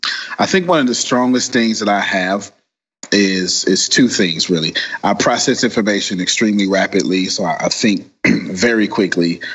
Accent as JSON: {"language": "English", "country": "United States", "tie": "born there", "said": "I feel like an immigrant to America. Even though I was born in America, poverty was my country."}